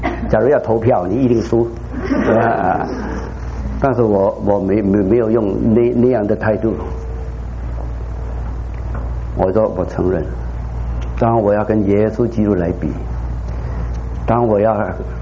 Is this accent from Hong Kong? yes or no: yes; Hong Kong; accent: Xiamen Mandarin, Cantonese Mandarin; 这我的国语是厦门国语，也是广东国语，因为我是在香港长大的